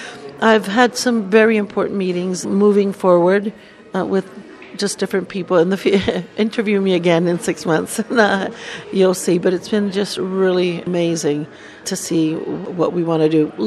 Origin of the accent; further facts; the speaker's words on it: United States; And I am an American, and my country is also, let's say, exerting certain pressures politically on Israel